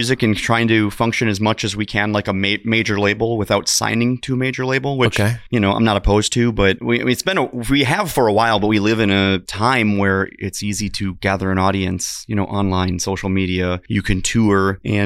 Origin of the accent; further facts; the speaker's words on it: Rib Mountain, Wisconsin, United States; now in Nashville, United States; I'm just up from Nashville. You know, family's still just out in Rib Mountain where I grew up.